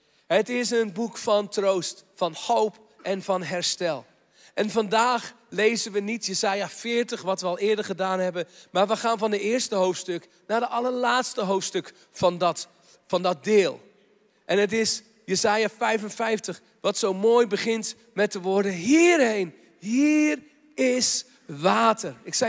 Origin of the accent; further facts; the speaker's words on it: Katwijk, South Holland, Netherlands; Dit is een foto uit Oud-Katwijk, waar ik vandaan kom.